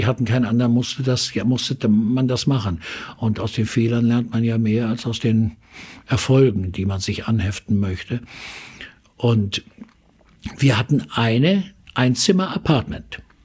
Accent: Kiel, Schleswig-Holstein, Germany; Nur es wusste keiner, dass ich aus Kiel komme.

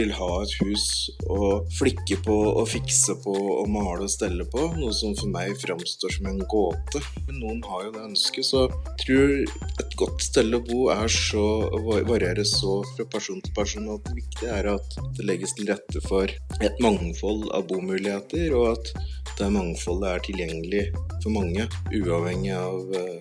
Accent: Veldre, Innlandet, Norway; opprinnelig så vokser jeg opp I jeg bygd nord for Brumunddalen som heter Veldre der det jeg vet ikke, det drøyt 1000 innbyggere spredt utover et ganske stort område

